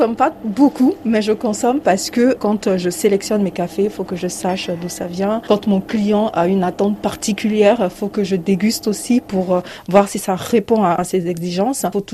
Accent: Côte d’Ivoire; Je suis partie de mes origines parce que je suis ivoirienne.

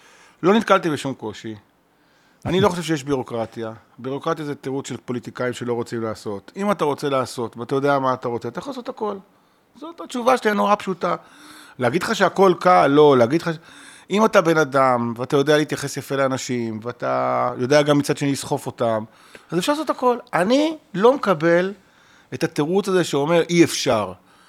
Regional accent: Bat Yam, Tel Aviv District, Israel; אני גדלתי בבת ים.

